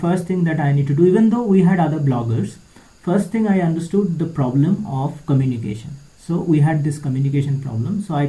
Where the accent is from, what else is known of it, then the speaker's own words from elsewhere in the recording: West Bengal, India; No, no, I am from Bengal, but...